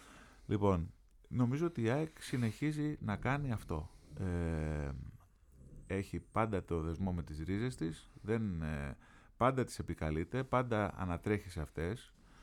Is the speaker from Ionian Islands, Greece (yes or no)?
yes; Ionian Islands, Greece; Εγώ είμαι Κεφαλονίτης, όπως είπαμε. Δεν έχουμε καμία απολύτως σχέση με πρόσφυγες και προσφυγιά.